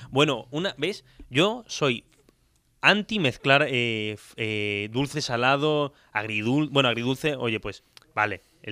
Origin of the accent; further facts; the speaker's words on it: Tarragona, Catalonia, Spain; Y al igual que soy muy de Tarragona